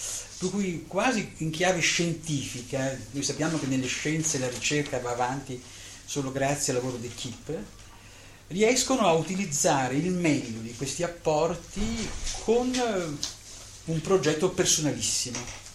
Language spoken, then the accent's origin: Italian; Venice, Veneto, Italy; di recente però anche nella mia terra, nel Veneto, a Padova.